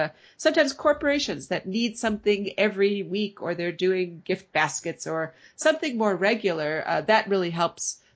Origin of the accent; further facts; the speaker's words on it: Wisconsin, United States; But that's another strong passion of mine to see things expanded here in my home state of Wisconsin.